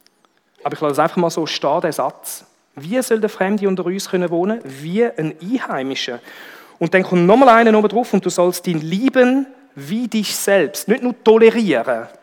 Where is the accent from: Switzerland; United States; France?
Switzerland; wenn wir uns als Schweizer auch die Frage gefallen lassen, sind denn wir in unserer Schweizer Vergangenheit auch schon darauf angewiesen gewesen, dass andere Länder uns aufnehmen?